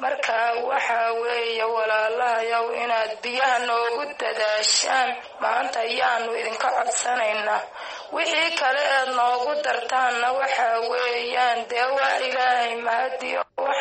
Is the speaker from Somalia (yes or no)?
yes; Araarso, Maroodi Jeex, Somalia; Waxaan ka nimid degmada Araarso.